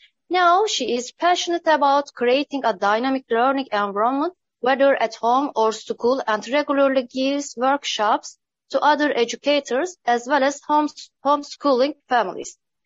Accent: Turkey; English is a second language; because most of us as a Turkish people have been growing up in Islamic culture.

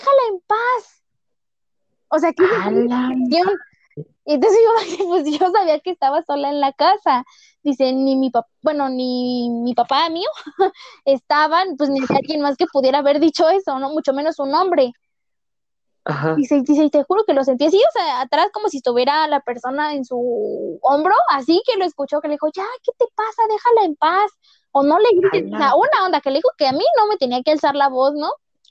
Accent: San Ángel, Mexico City, Mexico; yo no soy oriunda de Naucalpan, yo soy, excuse me, de San Ángel, ok, Ciudad de México

